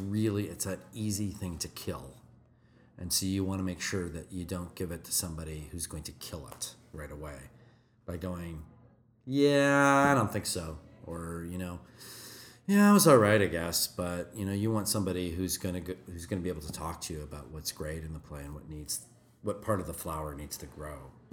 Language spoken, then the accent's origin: English; Canada; but I mean, as a Canadian, getting a production in London is very, very tricky.